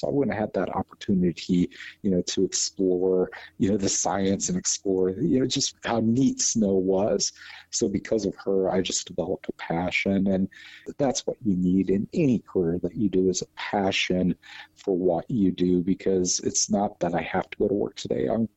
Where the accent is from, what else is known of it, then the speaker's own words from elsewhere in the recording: Texas, United States; But growing up in South Texas, I remember there was a very impactful severe storm that was producing funnel clouds.